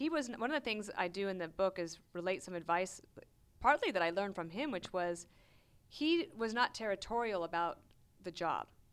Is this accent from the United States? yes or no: yes; Wyoming, United States; When I tell people I didn't grow up in Texas, I grew up in Wyoming, then they say, oh.